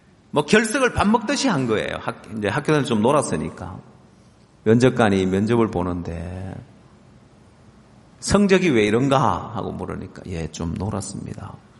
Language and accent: Korean; Ulsan, South Korea; 전 고향이 울산이라서 울산에 한 번씩 가면은